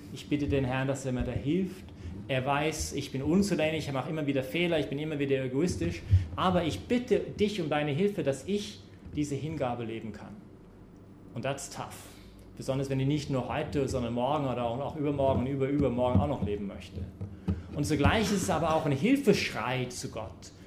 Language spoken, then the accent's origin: German; Canada; German is a second language; mich als Kanadier